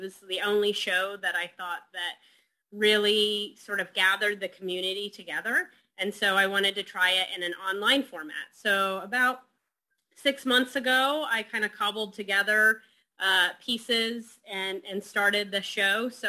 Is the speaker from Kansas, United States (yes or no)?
yes; Wichita, Kansas, United States; also born or lived in New York / Texas; now in Springfield, United States; I grew up in Wichita, Kansas.